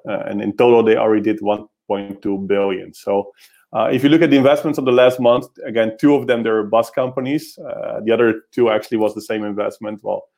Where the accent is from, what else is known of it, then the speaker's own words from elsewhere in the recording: Netherlands; English is a second language; Yeah, I'll go back to my hometown, to the Netherlands, I think, in 1.5 weeks.